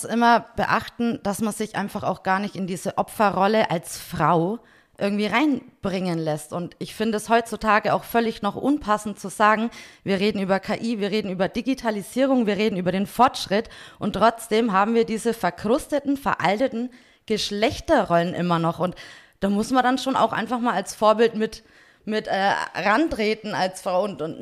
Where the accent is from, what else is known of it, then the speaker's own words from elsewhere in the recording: Nuremberg, Bavaria, Germany; born there; now in Oberdachstetten, Germany; Also ich komme ja auch nicht gebürtig aus Oberdachstetten, sondern bin gebürtige Nürnbergerin.